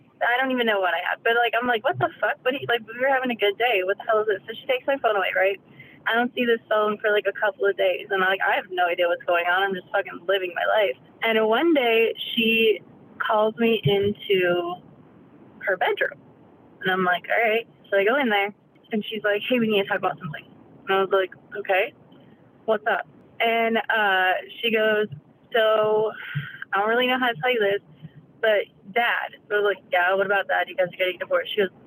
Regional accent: Nevada, United States; Okay, so I grew up in Nevada with my parents, right?

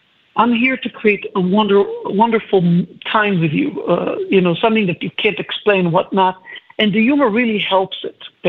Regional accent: Israel; I'm originally from Israel.

